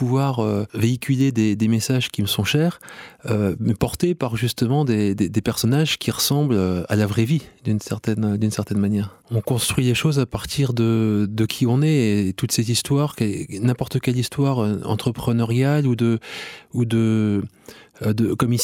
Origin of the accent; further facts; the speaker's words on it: France; même si je viens de France, ça me touche